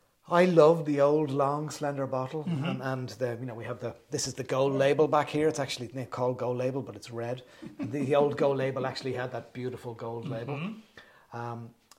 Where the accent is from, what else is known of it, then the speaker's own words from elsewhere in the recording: Ireland; You know, being raised Irish, you're raised as... we had so many moral victories when I grew up.